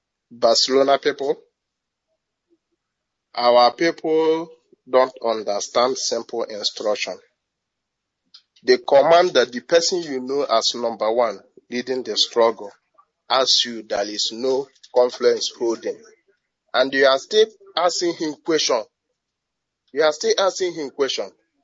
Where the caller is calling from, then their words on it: United Arab Emirates; I'm calling from United Arab.